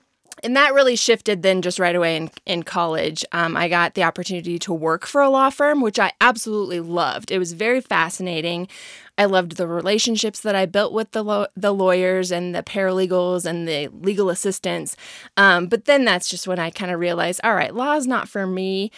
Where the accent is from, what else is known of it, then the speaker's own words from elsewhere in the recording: Lincoln, Nebraska, United States; I have three younger sisters, and we grew up outside of Lincoln, Nebraska.